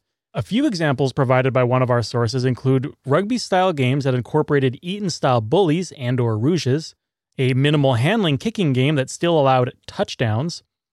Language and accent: English; Edmonton, Alberta, Canada; Also, another piece of trivia, as a Canadian Edmonton boy who goes, ooh, Edmonton, England has been mentioned